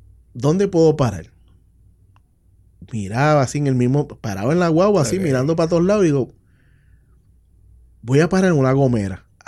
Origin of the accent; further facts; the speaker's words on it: Puerto Rico; Porque uno como puertorriqueño muchas veces minimiza ideas.